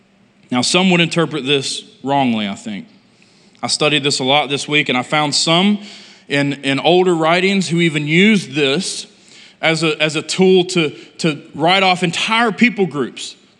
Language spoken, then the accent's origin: English; West Virginia, United States; We're from West Virginia, and we use sayings like that.